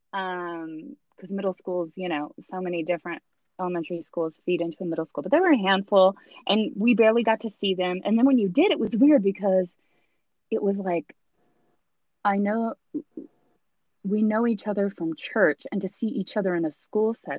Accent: Louisiana, United States; also born or lived in Texas; So I was born in Louisiana. Yeah. And then we moved to Texas, and then you and Gary were born in Texas, and then we moved back to Louisiana, and that's where, like, all our family, extended family is.

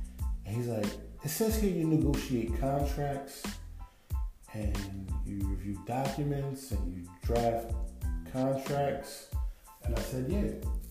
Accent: Philadelphia, Pennsylvania, United States; October 5th, 2018, I moved from Jersey back to my hometown, Philly.

